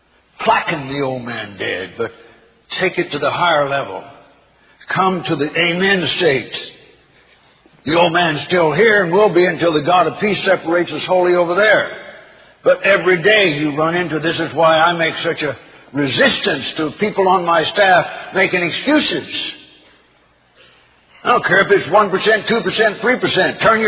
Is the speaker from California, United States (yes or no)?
yes; California, United States; also born or lived in Idaho; When I was growing up as a kid, I was born in Idaho, raised in California, but the roots were in the Southern Ozarks.